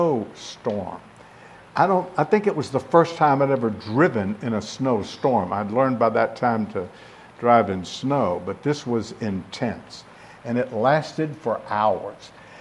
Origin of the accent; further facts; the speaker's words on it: the South, United States; I grew up in the South. I did not see real snow until I was an adult.